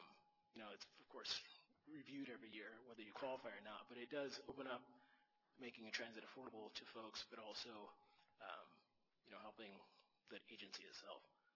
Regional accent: Washington, United States; like I know in Seattle, which is, I'm originally from the Washington area

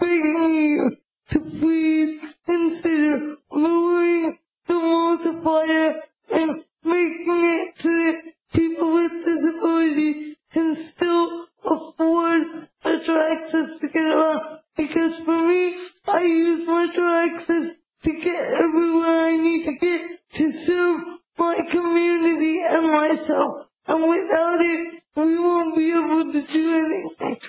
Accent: Virginia, United States; I'm from Northern Virginia

